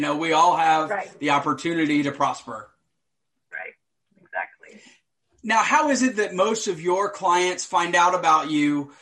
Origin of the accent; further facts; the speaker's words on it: Atlanta, Georgia, United States; now in St. Petersburg, United States; It's kind of like when I was growing up in Atlanta, it was that way. You know, hardly anybody was actually from Atlanta.